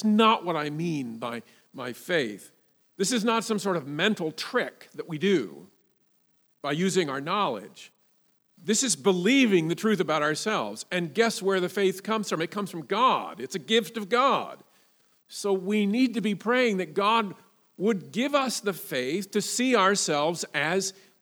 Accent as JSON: {"language": "English", "region": "Midwest", "country": "United States", "said": "And I bat right-handed. I'm from the Midwest, and I'm hidden in Jesus Christ."}